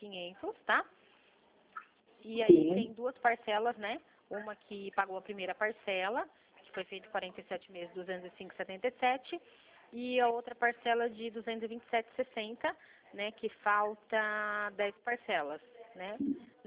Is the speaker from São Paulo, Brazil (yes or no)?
yes; Limeira, São Paulo, Brazil; eu sou daqui de Limeira, interior de São Paulo